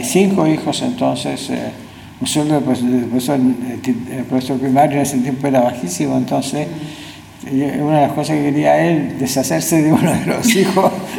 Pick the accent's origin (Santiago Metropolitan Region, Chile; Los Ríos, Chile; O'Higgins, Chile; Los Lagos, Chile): Los Lagos, Chile; Maullín; also born or lived in Chillán; Nací como profesional en Chillán, pero como ser humano en Maullín.